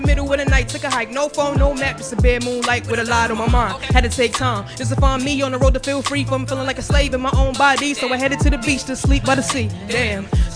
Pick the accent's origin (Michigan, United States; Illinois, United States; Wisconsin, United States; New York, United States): New York, United States; Brooklyn; also born or lived in Newark; now in Hawaii, United States; Originally, I'm from Brooklyn, New York. Way of Newark, New Jersey. I'm a tri-state kid. I'm always jumping borders, but I ended up in Hawaii last year